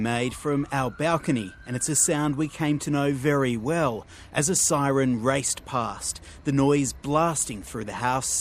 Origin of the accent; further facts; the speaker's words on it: Australia; now in United States; as an Australian, my expectations of a gun-free neighbourhood were overly sensitive.